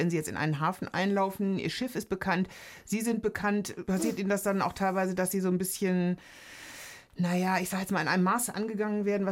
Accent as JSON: {"language": "German", "region": "Hamburg", "country": "Germany", "said": "die ich als Hamburgerin mit großem Erstaunen beobachtet habe"}